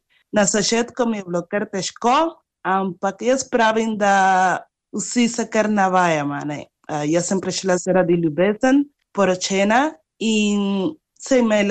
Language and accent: Slovenian; Havana, Cuba; born there; Slovenian is a second language; Rojena sem na Kubi, Havani.